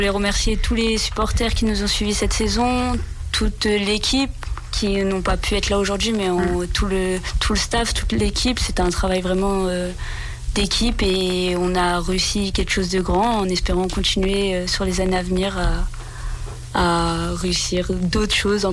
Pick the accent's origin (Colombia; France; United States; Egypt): France; Île-de-France; also born or lived in Bourges; Je viens de la région parisienne de base.